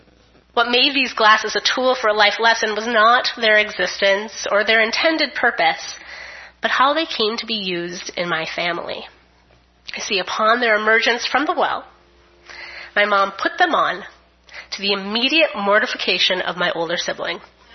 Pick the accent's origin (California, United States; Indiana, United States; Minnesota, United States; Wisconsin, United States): Minnesota, United States; I grew up in Minnesota.